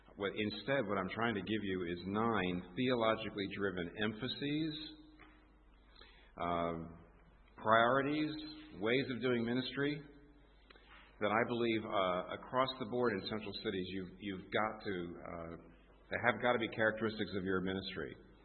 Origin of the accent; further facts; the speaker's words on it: New York, United States; I'm from New York, so if you're from New York, London always feels a lot like home.